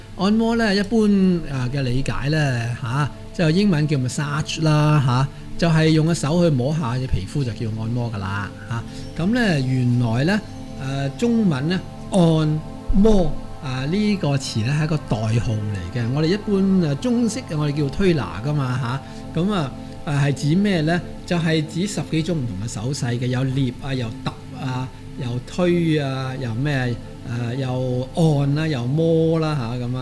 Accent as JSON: {"language": "Cantonese", "country": "Hong Kong", "said": "即系我哋香港人咧"}